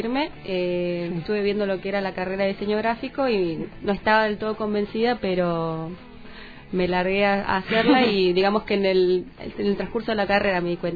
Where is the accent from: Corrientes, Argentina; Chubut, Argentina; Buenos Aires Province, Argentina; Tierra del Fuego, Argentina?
Tierra del Fuego, Argentina; Río Grande; born there; Sí, nací acá en Río Grande.